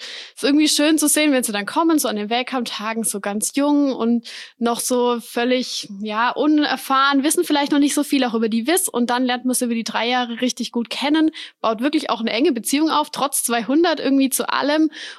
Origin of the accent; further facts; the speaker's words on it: Weikersheim, Baden-Württemberg, Germany; Ansonsten bin ich auch jemand, der hier aus der Region kommt, also aus dem Taubertal. Ich bin in Weigersheim aufgewachsen, lebe dort bis heute. Wir haben dort ein Haus gebaut, bin dort in der Heimat